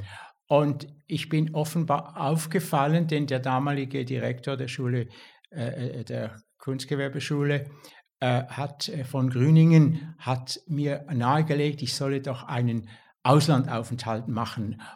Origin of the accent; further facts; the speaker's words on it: Switzerland; als Schweizer Grafiker